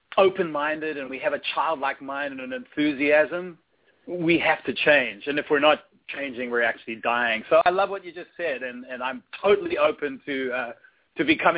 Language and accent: English; South Africa; moved away as an adult; I grew up in South Africa. So, you know, when I was 21, that was a long, long time ago.